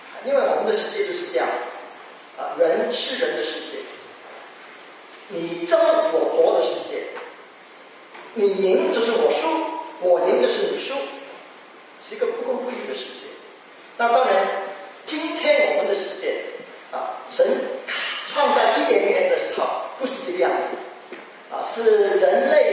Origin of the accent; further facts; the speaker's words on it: Hong Kong; born there; 那我有一年回香港我的出生地